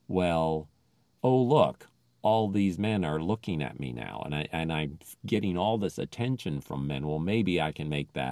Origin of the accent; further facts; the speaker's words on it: Philippines; English is a second language; now in United States; I don't think it should be illegal for a woman to go topless because I grew up in the Philippines, so I don't care.